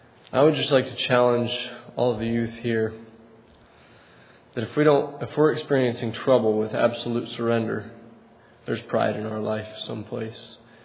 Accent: Hillsboro, Wisconsin, United States; I'm from Southwest Wisconsin, Hillsboro.

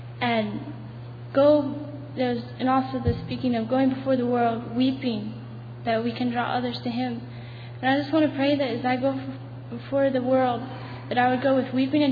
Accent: Tennessee, United States; I'm from Tennessee.

